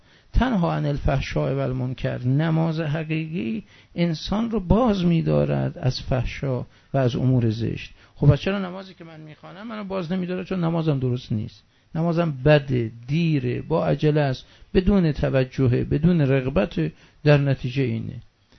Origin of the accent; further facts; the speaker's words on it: Isfahan, Iran; اگر در آلمان بودم، اگر در ژاپن بودم، اگر برای قرارداد رفته بودم، در شهر خودمون اصفهان بودم یا هر جا بودم